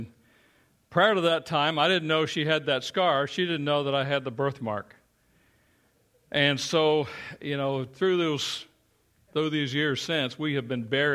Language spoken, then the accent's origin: English; Kentucky, United States; in the little church that I grew up in Eastern Kentucky